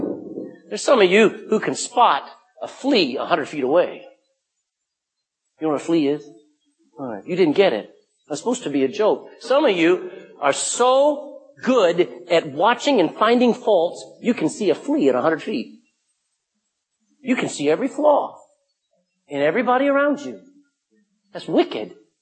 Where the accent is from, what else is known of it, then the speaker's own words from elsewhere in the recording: Texas, United States; I can't read that. I'm a Texan.